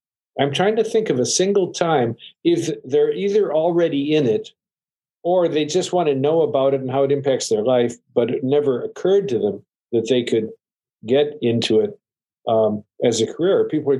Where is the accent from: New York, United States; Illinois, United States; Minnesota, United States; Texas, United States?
Illinois, United States; Chicago; You know, and I grew up in Chicago working for the Daily Machine to get through Northwestern, and I learned an awful lot.